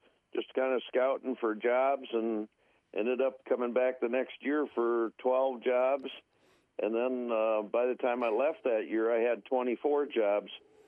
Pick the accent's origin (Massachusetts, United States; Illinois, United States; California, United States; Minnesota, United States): Minnesota, United States; Austin; Well, we grew up, I grew up in Austin, and my dad worked for Hormel, so we were eating Spam, Braunschweiger, and all that stuff.